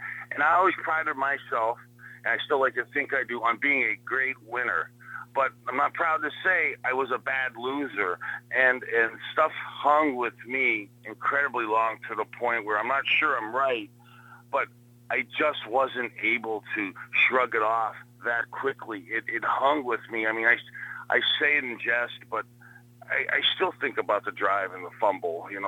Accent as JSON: {"language": "English", "town": "Youngstown", "region": "Ohio", "country": "United States", "tie": "born or raised there", "said": "But I watching, growing up in Youngstown, and you're watching Terry Bradshaw and Brian Sipe"}